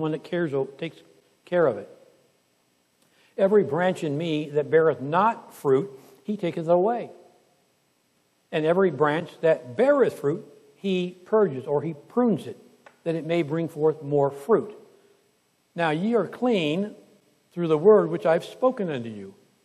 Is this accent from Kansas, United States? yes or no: no; California, United States; I grew up in California.